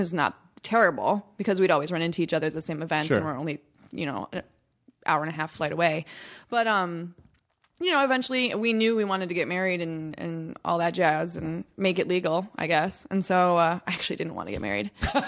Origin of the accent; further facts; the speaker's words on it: Buffalo, New York, United States; also born or lived in Detroit; kind of all over East Coast, Midwest, pretty much like Buffalo, New York, basically all the cold places you don't want to live because it's freezing there.